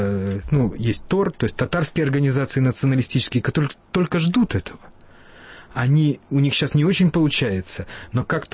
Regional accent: Moldova; Я сам родом из Молдавии, и там всплеск национализма был огромный.

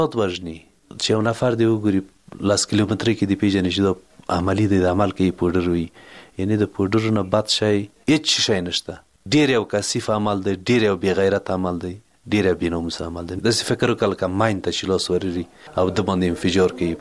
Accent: Parwan, Afghanistan; د پروان د ولایت یم، د غوربند ولسوالۍ دوه دېرش کلن یمه.

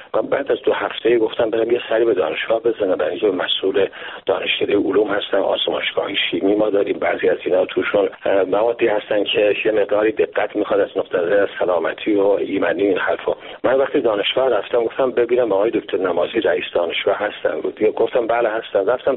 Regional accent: Iran; moved away as an adult; now in Canada; وطنم ایران

